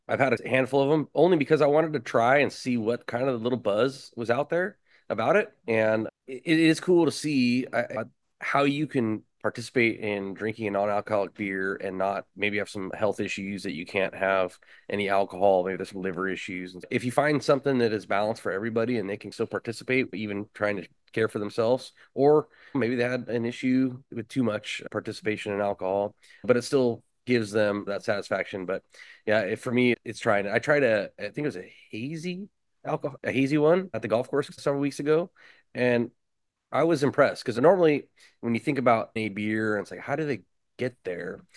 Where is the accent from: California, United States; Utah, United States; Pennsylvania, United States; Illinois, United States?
California, United States; Oakhurst; we grew up in Oakhurst and we went to high school and there was a place called Danny's